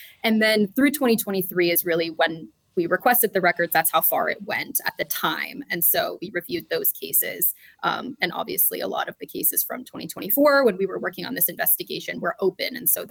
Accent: Anchorage, Alaska, United States; Yeah, I grew up in Anchorage, Alaska, actually.

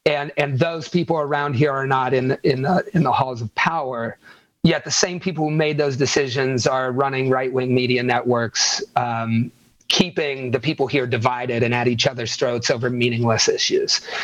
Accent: Ohio Valley, United States; I mean, I grew up here in the Ohio Valley on a farm.

